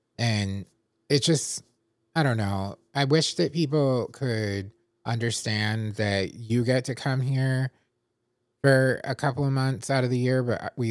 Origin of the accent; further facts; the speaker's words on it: United States; And yeah, there was a time where I was proud to be American too